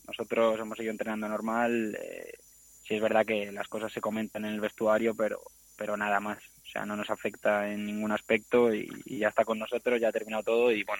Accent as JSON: {"language": "Spanish", "town": "Madrid", "region": "Community of Madrid", "country": "Spain", "said": "yo soy de Madrid también y aquí somos todos del mismo sitio"}